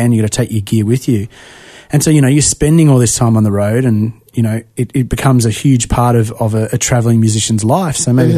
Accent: Australia; being an Australian as well, being, you know, we're geographically a vast country.

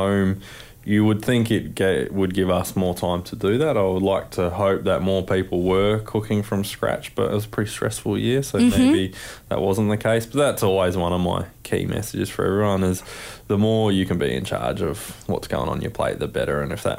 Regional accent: Caloundra, Queensland, Australia; I'm from Caloundra, Sunshine Coast, so I'm pretty fortunate to be pretty close to home, living in Biwa

